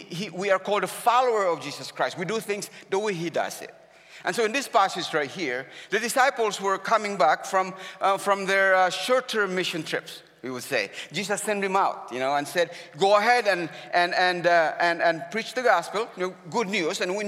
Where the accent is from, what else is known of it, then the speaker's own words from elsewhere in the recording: Philippines; English is a second language; sometimes my accent can be a hindrance. I'm a Filipino, and sometimes I think like a Filipino.